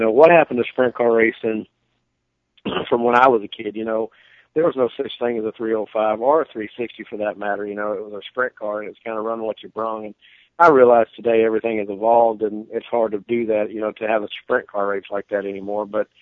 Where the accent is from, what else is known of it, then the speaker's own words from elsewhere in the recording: Oklahoma, United States; I grew up in Oklahoma racing on slick racetracks.